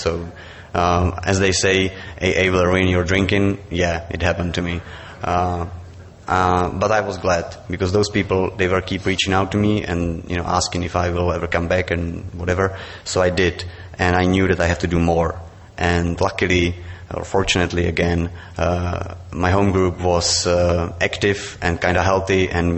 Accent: Brno, South Moravian Region, Czechia; English is a second language; So I found the contact to the group in my hometown, Brno.

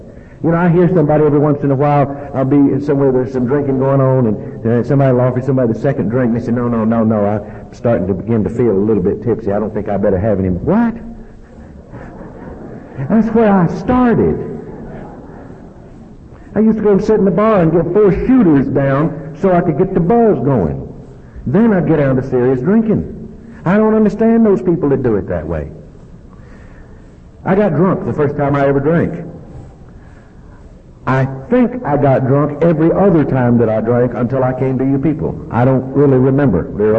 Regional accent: Georgia, United States; I came all the way from Georgia.

